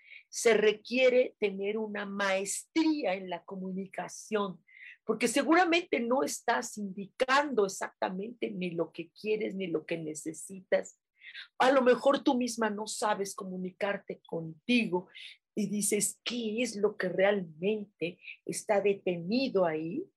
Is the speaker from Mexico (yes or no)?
yes; Mexico; ¿Cuántos años tienes viviendo en México? Yo, toda mi vida.